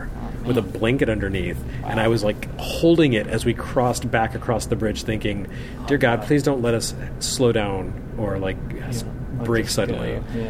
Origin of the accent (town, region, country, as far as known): Texas, United States; born or raised there